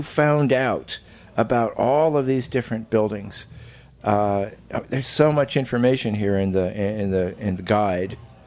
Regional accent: Chicago, Illinois, United States; born there; And I said, I was born in Chicago, Illinois.

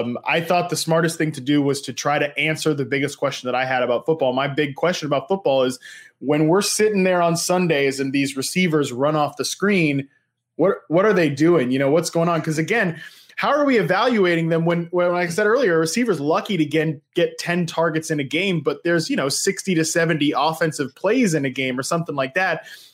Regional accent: Virginia, United States; I am not from West Virginia. I'm from the great state of Virginia, representing the Appalachian Trail here

